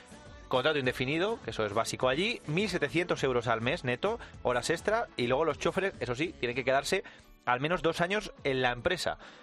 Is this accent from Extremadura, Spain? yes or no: yes; Extremadura, Spain; En Extremadura sobre todo, sabes que en Extremadura además sí, mi pueblo claro. Está al lado de Plasencia, o sea, es que hemos escuchado desde pequeños.